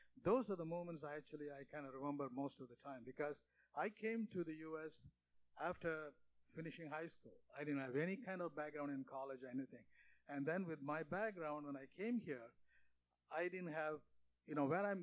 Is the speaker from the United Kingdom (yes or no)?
no; Malaysia; accent: Malaysian English; English is a second language; now in United States; I had difficulty with American English because I grew up in Malaysia, Malaysian English a little different than American English.